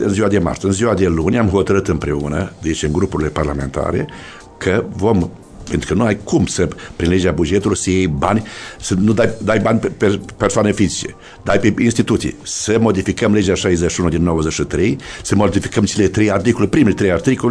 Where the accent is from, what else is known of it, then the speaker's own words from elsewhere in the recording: Suceava County, Romania; eu sunt sucevean, domnule, în primul rând.